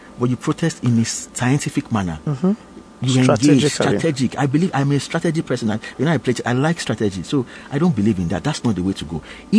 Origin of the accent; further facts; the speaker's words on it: Osun, Nigeria; now in Lagos, Nigeria; I'm from Osun State. I live in Lagos, but I registered as a voter in Osun State. I go home regularly in Osun State.